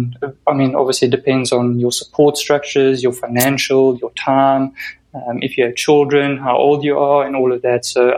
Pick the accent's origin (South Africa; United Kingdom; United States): South Africa; My accent isn't an American accent. So I'm from South Africa, and I actually live in South Africa with my wife. And I've been here, I've born and bred here.